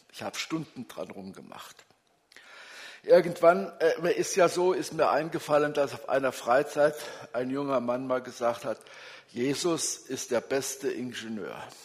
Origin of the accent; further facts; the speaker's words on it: Hunsbach, Germany; bei Regen in Hunsbach, so heißt der Ort, wo ich herkomme, angekommen